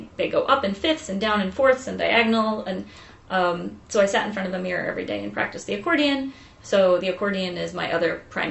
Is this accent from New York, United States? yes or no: yes; East Patchogue, New York, United States; All right. So I grew up in East Patchogue.